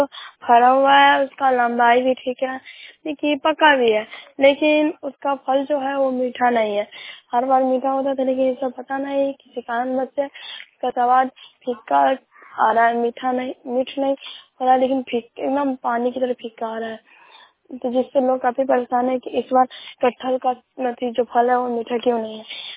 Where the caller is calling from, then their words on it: Shahbazpur, India; शाहबाजपुर पंचायत के शाहबाजपुर गांव से बोल रही हूँ।